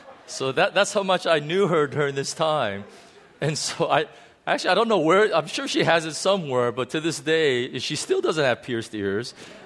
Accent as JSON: {"language": "English", "country": "United States", "said": "but as an American, I'm so tempted to say Leicester"}